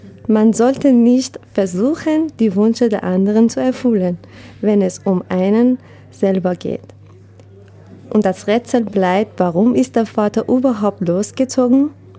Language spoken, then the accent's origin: German; Tehran, Tehran Province, Iran; German is a second language; moved away; ich komme aus Iran, Teheran.